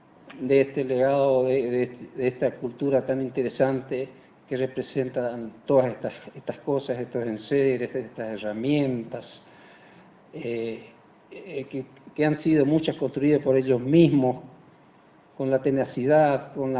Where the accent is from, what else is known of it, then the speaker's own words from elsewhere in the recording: Goya, Corrientes, Argentina; also born or lived in Tucumán; now in Misiones, Argentina; Yo soy de cuna correntina, de Goya.